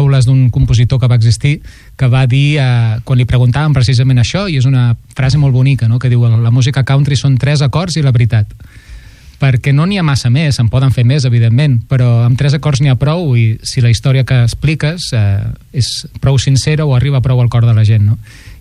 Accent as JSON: {"language": "Catalan", "town": "Sant Quirze del Vallès", "region": "Catalonia", "country": "Spain", "said": "sóc de Sant Quirze del Vallès, noi."}